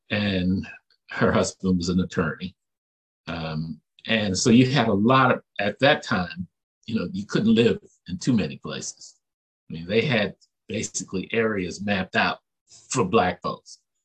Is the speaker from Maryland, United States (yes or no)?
yes; Baltimore, Maryland, United States; I grew up in Baltimore in a community where the question wasn't, are you going to college?